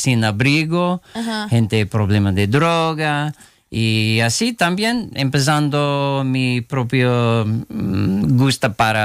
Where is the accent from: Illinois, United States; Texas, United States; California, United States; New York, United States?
New York, United States; Tillson; Sí, pues aquí en Kingston no. Como en Tilson, en pueblo de Rosendale.